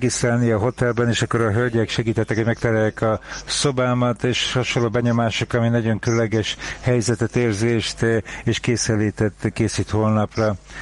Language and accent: Hungarian; Almaty, Kazakhstan; én is Almátából vagyok